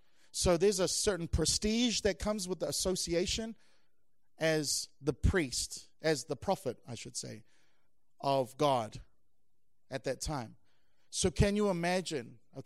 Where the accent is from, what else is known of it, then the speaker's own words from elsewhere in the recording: New Zealand; I grew up in Samoa, as a Samoan. I grew up in New Zealand, but I grew up as a Samoan.